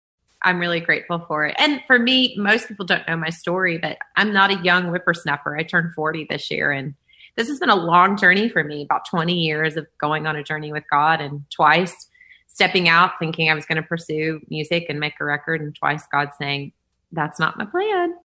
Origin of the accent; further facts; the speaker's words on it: Hopkinsville, Kentucky, United States; now in Nashville, United States; My dad was in ministry when I was a young kid, but then we landed in another town called Hopkinsville, Kentucky for most of my childhood. Then I, through a series of events, moved to Louisiana for a little bit, went to LSU for a couple of semesters, and then landed in Nashville 20 years ago